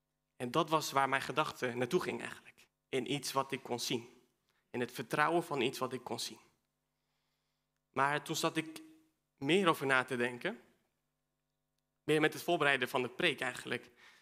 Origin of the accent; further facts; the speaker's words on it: Chile; now in Netherlands; Ik ben 24. Mijn vader is Chileen, mijn moeder Nederlander. Opgegroeid in Chili.